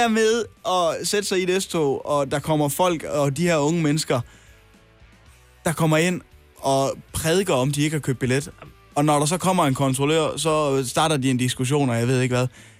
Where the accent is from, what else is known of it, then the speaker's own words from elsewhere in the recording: Jutland, Denmark; Kasper, vi er jo to jyder.